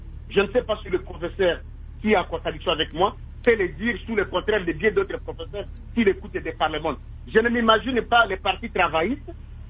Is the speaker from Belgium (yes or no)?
no; DR Congo; Moi-même qui vous parle, je suis originaire du Haut-Kiri, je ne suis pas du Sankourou.